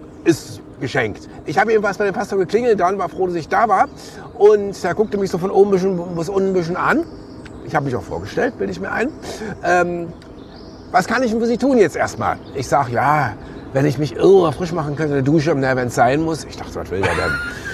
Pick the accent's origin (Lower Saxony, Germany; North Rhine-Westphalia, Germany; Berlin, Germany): Berlin, Germany; also born or lived in Northern Germany; now in Frankfurt (Oder), Germany; Ich bin zwar in Berlin geboren und habe da auch Kindheitsjahre verbracht, aber die Schwerpunkt ganz wichtig, Jahre in Norddeutschland.